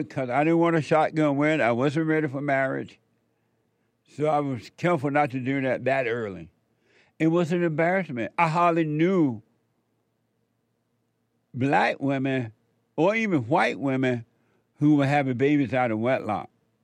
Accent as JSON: {"language": "English", "region": "Alabama", "country": "United States", "also_born_or_lived": "Indiana / California", "moved": "yes", "said": "I moved from Alabama to Indiana, from the plantation to Indiana, got a job for 2 weeks, flew out to California on my own, paid my way."}